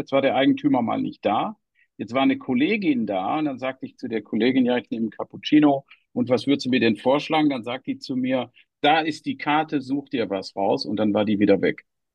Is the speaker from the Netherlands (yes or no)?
yes; Netherlands; Ich bin als Deutscher in Holland aufgewachsen